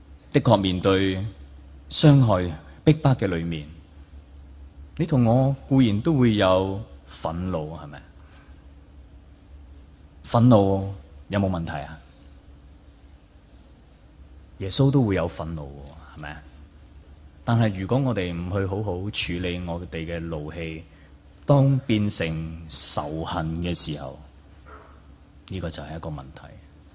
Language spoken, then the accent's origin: Cantonese; Hong Kong; 我作为牧师，作为香港人。